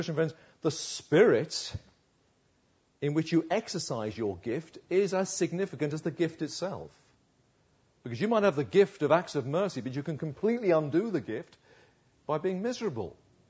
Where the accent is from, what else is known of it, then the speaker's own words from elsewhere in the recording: Uxbridge, London, United Kingdom; When I was a boy growing up in Uxbridge, I didn't grow up in a Christian home. There weren't Christians around me.